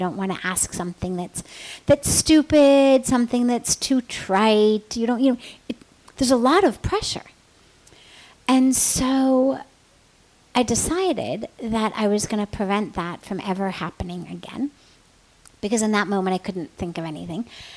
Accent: United States; I'm 25, I'm American, I've just come into this world.

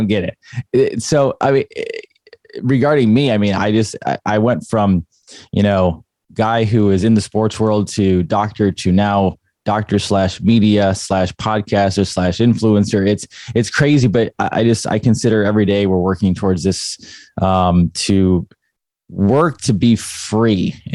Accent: New York, United States; moved away; And so I'm from New York originally. So I was around for 9/11 and I had bought into the whole official statement back then.

